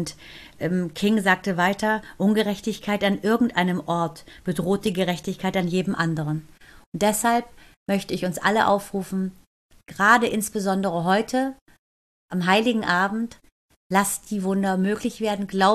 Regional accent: Hesse, Germany; Ich bin ja in Hessen groß geworden, ich kenne Marburg sehr gut

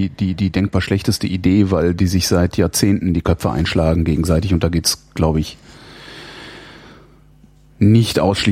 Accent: Germany; ich bin halt in der Bundesrepublik aufgewachsen

